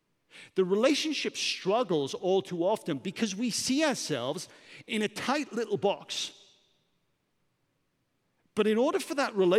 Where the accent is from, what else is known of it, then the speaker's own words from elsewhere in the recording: Wales, United Kingdom; But the reality is, what a lot of people don't understand is that I'm not English. I'm Welsh.